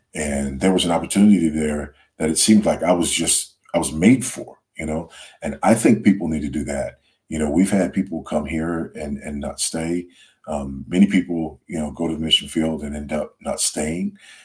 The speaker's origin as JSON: {"language": "English", "country": "United States", "said": "I am absolutely not an African. I am an American through and through."}